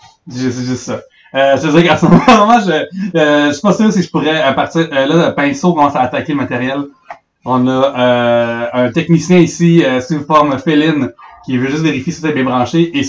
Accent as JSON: {"language": "French", "town": "La Prairie", "region": "Quebec", "country": "Canada", "tie": "born or raised there", "lives_now": "Montreal, Canada", "said": "Oui, en fait je viens de Montréal, actuellement, mais j'ai grandi à la prairie."}